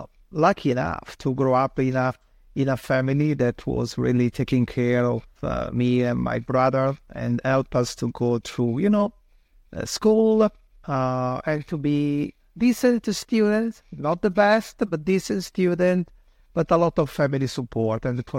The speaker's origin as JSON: {"language": "English", "town": "Milan", "region": "Lombardy", "country": "Italy", "tie": "born or raised there", "second_language": "English", "lives_now": "United States", "said": "Yeah, maybe you will understand soon from my accent. I'm from Italy, where I was born and grown up and did my studies, and I studied my professional career. Yeah, I'm from Milan, so north of Italy, and that's where I'm from."}